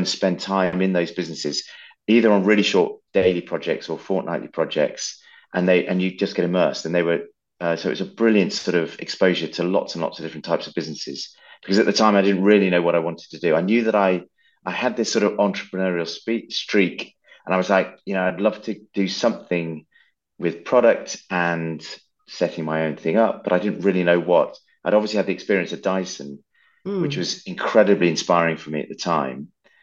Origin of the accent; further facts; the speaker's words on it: Birmingham, West Midlands, United Kingdom; also born or lived in Lancashire; Yeah, so I was born in Birmingham, and mum and dad still live there. And I went to school around Birmingham initially, and then I ended up in a school up in Lancashire.